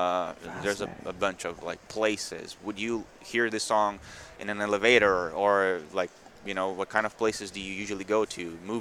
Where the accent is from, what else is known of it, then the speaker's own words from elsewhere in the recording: Brazil; I'm from Brazil and I'm here working with this guy.